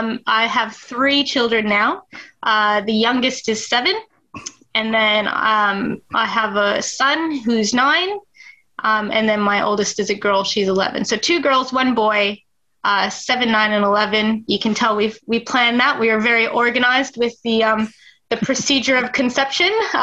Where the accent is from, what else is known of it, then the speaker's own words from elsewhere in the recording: Queensland, Australia; So there's lots of little towns, but if you ask anyone, we're from the Sunny Coast or the Sunshine Coast. But yeah, so where we are, it's kind of a smaller kind of sleepy surfer town sort of vibe.